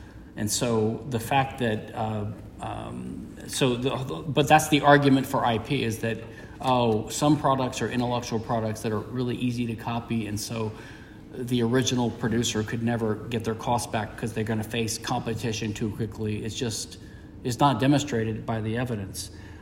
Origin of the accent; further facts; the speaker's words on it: Louisiana, United States; I'm actually from Louisiana, which is a Napoleonic code system.